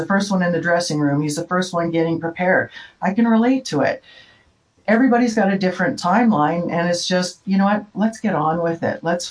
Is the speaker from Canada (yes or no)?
yes; Toronto, Ontario, Canada; I grew up in Toronto.